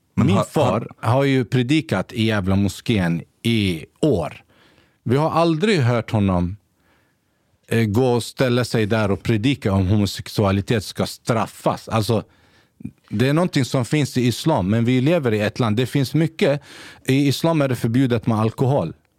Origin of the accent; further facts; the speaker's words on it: Sweden; hela min uppväxt här i Sverige